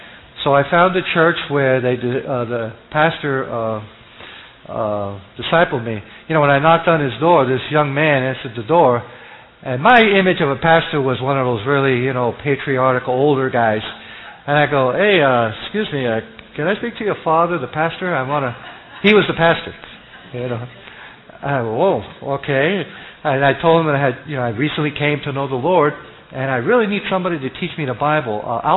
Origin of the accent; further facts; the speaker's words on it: New York, United States; Hey, I'm from New York.